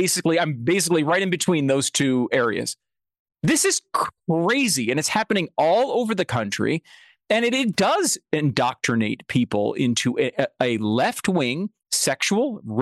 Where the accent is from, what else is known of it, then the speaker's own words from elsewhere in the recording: New York, United States; also born or lived in Northeast US; now in Texas, United States; I was born in New York. I lived in the Northeast most of my life. And part of the reason I now live in Texas is because I don't want what happened to your kids to happen to my kids.